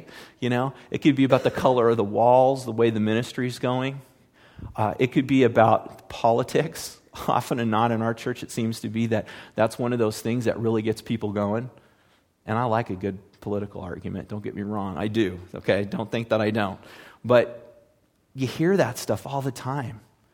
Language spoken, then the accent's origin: English; California, United States; and I grew up in Southern California. It was Reagan country at the time. I mean, it was all conservative, you know? And so I grew up at that time in that place, and it was good.